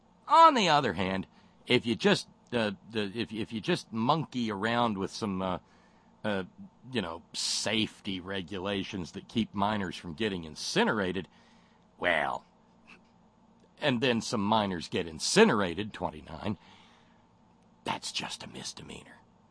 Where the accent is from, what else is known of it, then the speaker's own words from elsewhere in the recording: the South, United States; It's something I grew up in the South with in the South.